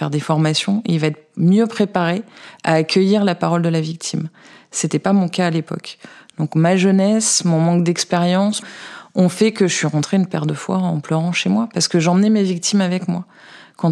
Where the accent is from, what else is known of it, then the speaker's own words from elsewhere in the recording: Lille, Hauts-de-France, France; also born or lived in Paris; now in Isère, France; J'ai commencé en Eure-et-Loire, en police secours. Du classique, avant de retrouver Lille, qui était ma région natale. J'ai évolué dans différents services, je suis repartie à Paris, et j'ai atterri en Isère au mois de septembre pour rejoindre mon compagnon.